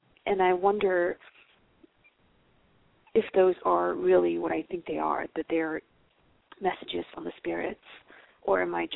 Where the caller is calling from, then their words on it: California, United States; California.